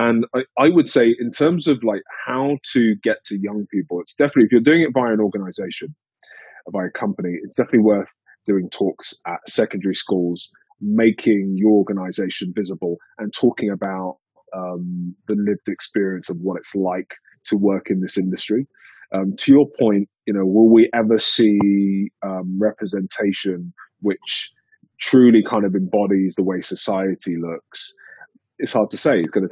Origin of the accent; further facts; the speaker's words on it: London, United Kingdom; Growing up in London, I never saw any senior black men apart from Trevor McDonald